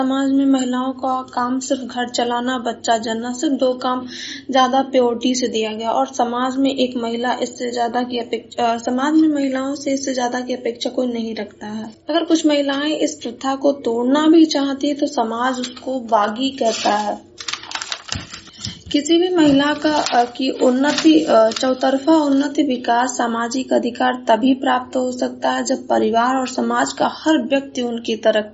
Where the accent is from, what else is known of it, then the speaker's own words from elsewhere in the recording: Basti, Uttar Pradesh, India; मैं बस्ती जिले से हूँ।